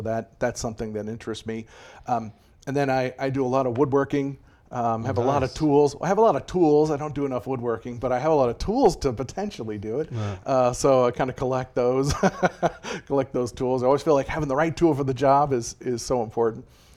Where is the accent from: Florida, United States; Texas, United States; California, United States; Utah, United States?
Texas, United States; also born or lived in St. Louis, United States / Boston, United States; I was born in St. Louis, Missouri, and then at 7 years old, moved to Texas and kind of been there, really.